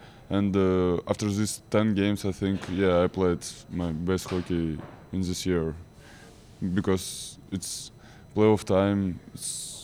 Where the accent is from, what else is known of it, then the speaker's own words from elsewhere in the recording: Russia; now in Nashville, United States; Yeah, I want to see my family in Russia and back to my hometown.